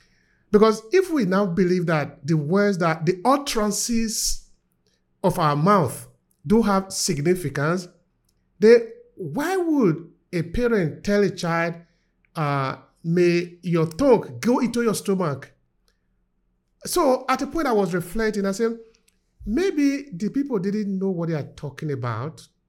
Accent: Edo, Nigeria; I come from Nigeria. I come from the south of Nigeria. My people are called Esan, is in Edo State.

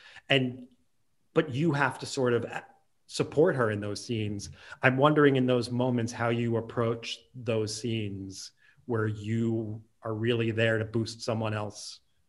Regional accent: New York City, New York, United States; Even though I'm from New York City. But my mom raised me.

